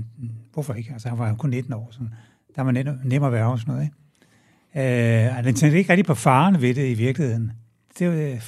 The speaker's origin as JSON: {"language": "Danish", "town": "Amager", "region": "Capital Region of Denmark", "country": "Denmark", "tie": "born there", "said": "Jamen, jeg er født på Amager."}